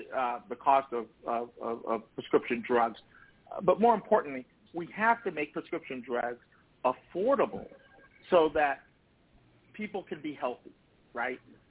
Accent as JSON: {"language": "English", "town": "Stockton", "region": "California", "country": "United States", "tie": "born or raised there", "said": "I grew up in the Central Valley. I'm born and raised in a city many of you probably know, Stockton, California."}